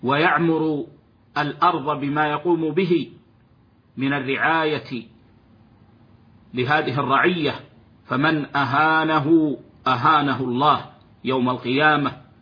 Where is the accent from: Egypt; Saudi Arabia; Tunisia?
Saudi Arabia